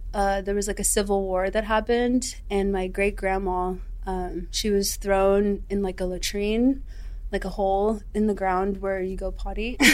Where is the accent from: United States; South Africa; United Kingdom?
South Africa; born there; So I was born in South Africa.